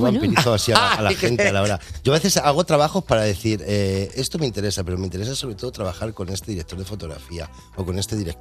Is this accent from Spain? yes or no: yes; Móstoles, Community of Madrid, Spain; De los 80, yo soy de Móstoles.